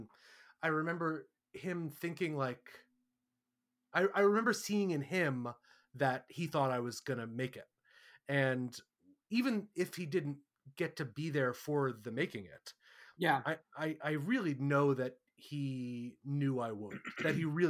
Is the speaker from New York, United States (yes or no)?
yes; New York, United States; I have always been very proud to say I'm a New Yorker. I'm from New York. That is a big part of my kind of chosen identity.